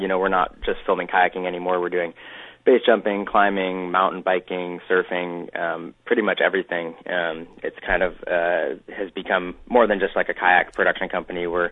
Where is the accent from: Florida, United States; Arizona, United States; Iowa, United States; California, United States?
California, United States; Forks of Salmon; I grew up on the Salmon River, Forks of Salmon, and my family runs a kayak school there called Otter Bar